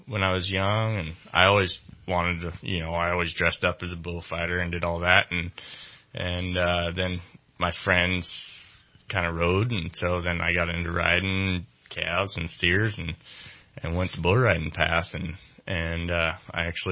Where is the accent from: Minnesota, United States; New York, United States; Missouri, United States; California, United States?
California, United States; Salinas; And I grew up in Salinas and around that area, it's all ag, as you well know, it's salad capital of the world.